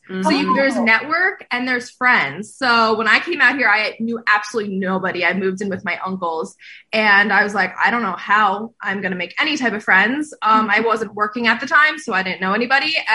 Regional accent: East Windsor, New Jersey, United States; I'm from East Windsor, like Princeton area.

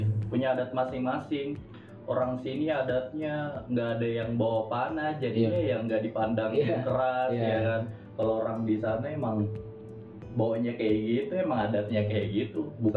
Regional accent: Papua, Indonesia; gue bukan asli Papua, cuman gue lahir di Papua, besar di Papua. Gue ngerasa di sana, gue udah lama hidup di sana

